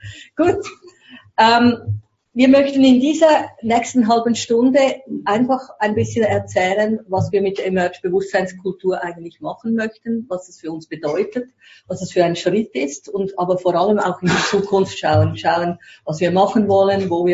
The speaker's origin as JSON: {"language": "German", "country": "Switzerland", "said": "Ich bin Schweizerin."}